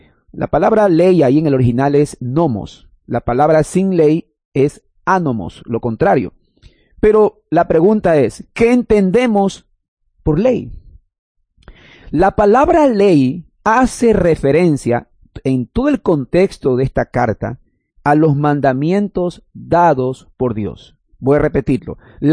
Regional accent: Ecuador; nosotros, por ejemplo, como ecuatorianos, tenemos un código de leyes

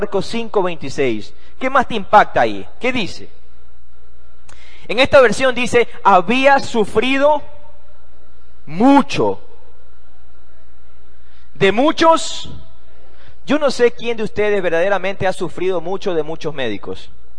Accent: Ecuador; Y yo la verdad que me siento bien siendo ecuatoriano.

